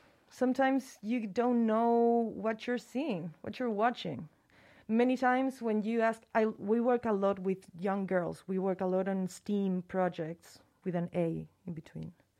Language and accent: English; Chile; English is a second language; I'm from Chile.